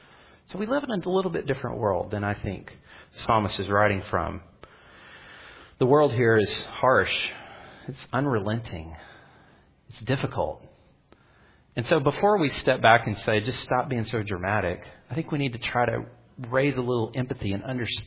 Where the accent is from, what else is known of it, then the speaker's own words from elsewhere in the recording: United States; And I try not to take too many opportunities to beat us up for being American Christians, all right?